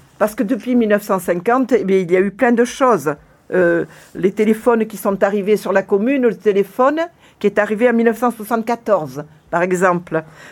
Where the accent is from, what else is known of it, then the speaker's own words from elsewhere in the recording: Madiran, Occitanie, France; Non, moi, je suis originaire du Madira.